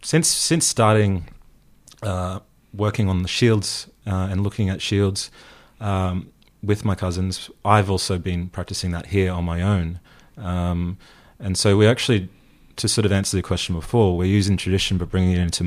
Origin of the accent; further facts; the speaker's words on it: Papua New Guinea; But we're from Papua New Guinea, so we love rugby league.